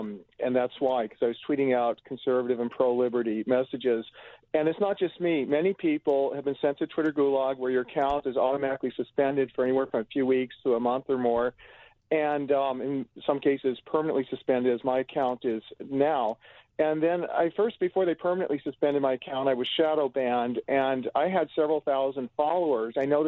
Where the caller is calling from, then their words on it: California, United States; Yes, I'm calling from the People's Republic of California, unfortunately.